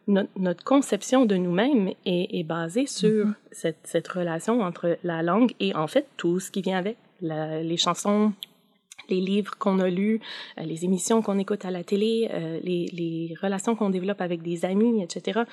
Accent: Ontario, Canada; Moi, j'ai grandi, je viens du nord de l'Ontario. J'ai grandi dans une situation francophone minoritaire. Donc, j'ai toujours évolué dans les deux langues.

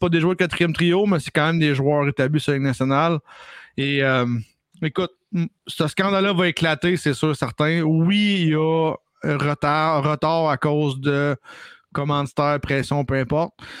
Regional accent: Quebec, Canada; also born or lived in Trois-Rivières / Montreal; now in Salaberry-de-Valleyfield, Canada; Donc, je suis originaire de la région de Québec. Déménagé dans la région de Trois-Rivières pendant une couple d'années. J'ai rejoué mon hockey mineur là-bas. Et à suite de ça, je suis retourné au niveau de l'ouest de l'île de Montréal. Et je reste maintenant à Salaberry Valleyfield depuis 2019.

